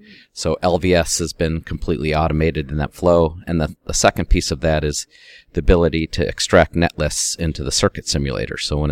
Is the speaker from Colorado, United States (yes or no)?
yes; Colorado, United States; There's one in Colorado called Arrowhead, and I'm from Colorado, so I get to play it quite a bit.